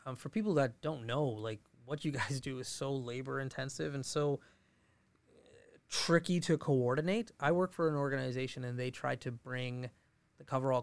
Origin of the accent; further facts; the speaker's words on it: Fort McMurray, Alberta, Canada; When I grew up in Fort McMurray, it was pretty small. There wasn't a lot to do, per se. Like, I loved it here. I wouldn't choose anywhere else to grow up.